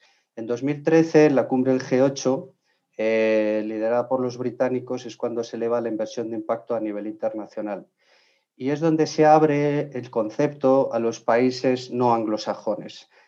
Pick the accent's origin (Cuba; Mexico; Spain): Spain; Nosotros como país, como ecosistema español, no formábamos parte de esa plataforma